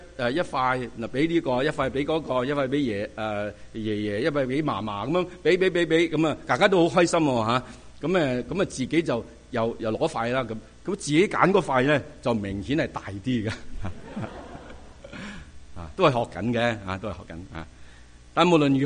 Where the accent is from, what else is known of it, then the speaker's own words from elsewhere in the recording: China; 我们中国人好明白什么叫祝福。